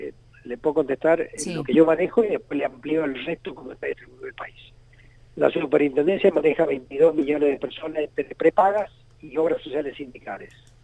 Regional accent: San Juan, Argentina; Claro, yo soy sanjuanino y soy cirujano.

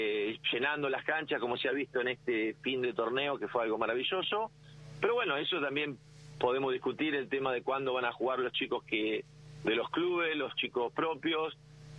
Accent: Médanos, Buenos Aires, Argentina; moved away as an adult; now in Bahía Blanca, Argentina; Sí, yo soy medanense, me vine a Bahía Blanca a estudiar la carrera de profesorado de educación física

